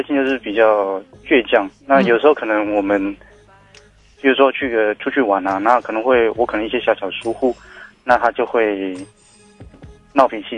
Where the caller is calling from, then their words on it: Taichung, Taiwan; 我是台中的